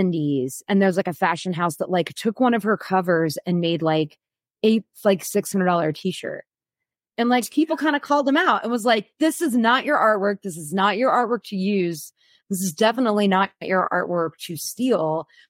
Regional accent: Omaha, Nebraska, United States; now in Seattle, United States; I grew up in Omaha, Nebraska, and I went to my first punk show, I think, in like my 83 or 84

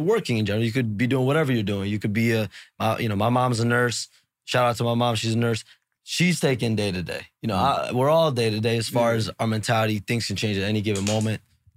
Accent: Chicago, Illinois, United States; I was writing a Bulls blog because I grew up in Chicago.

